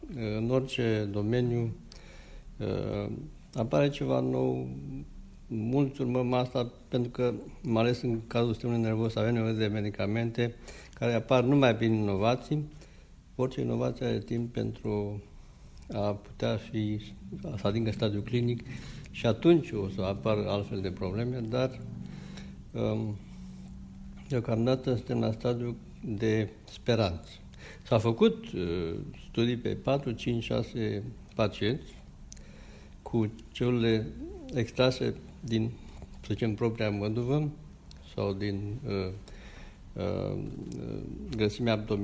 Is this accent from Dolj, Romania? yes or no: yes; Craiova, Dolj, Romania; now in Germany; Da, sunt plecat de 30 de ani. Sunt din Craiova